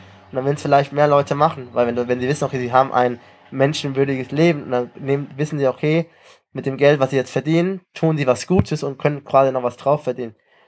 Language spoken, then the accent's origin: German; Mainz, Rhineland-Palatinate, Germany; born there; Aber ich bin in Mainz geboren, aber tatsächlich. Ich bin hier in der Uniklinik auf die Welt gekommen.